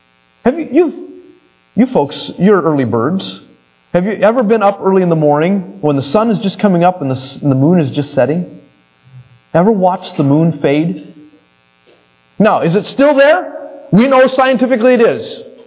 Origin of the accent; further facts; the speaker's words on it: Denver, Colorado, United States; born there; I was born in the Rocky Mountains. Well, just outside of them. I was born in Denver, right? So just at the foothills, okay?